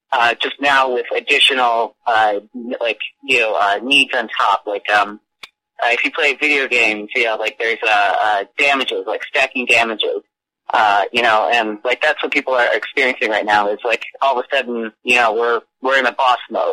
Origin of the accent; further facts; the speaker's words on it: New York, United States; now in Buffalo, United States; I grew up in Central New York, and then went to school in Albany. But my folks are from Buffalo, so that's how I wound up out here.